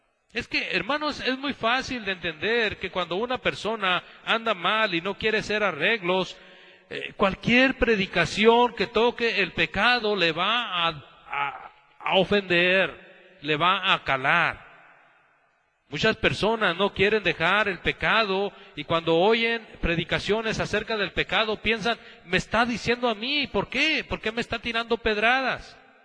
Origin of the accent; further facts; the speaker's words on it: Ciudad Juárez, Chihuahua, Mexico; En Ciudad Juárez, de donde yo vengo y prediqué por la mayoría de los años que tengo como cristiano